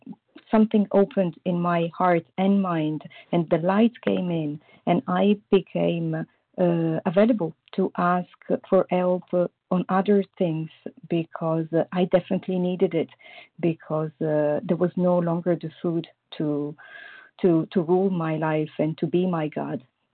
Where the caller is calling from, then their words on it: Paris, Île-de-France, France; I'm calling from Paris, France.